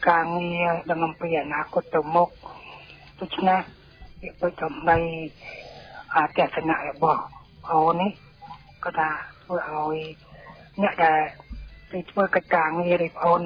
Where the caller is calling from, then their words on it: Kandal, Cambodia; មកពីខេត្តទៅខងស្នួរខេត្តកណ្ដាល